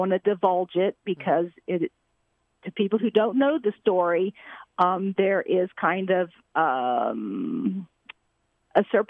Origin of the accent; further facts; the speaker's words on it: Houston, Texas, United States; I was born and raised in Houston, Texas.